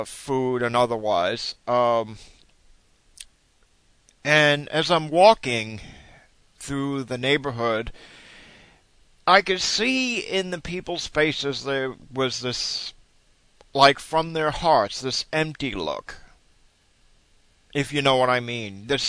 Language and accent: English; Brooklyn, New York, United States; Like me, I grew up in Brooklyn. You know, in my teen years, I was living in Park Slope.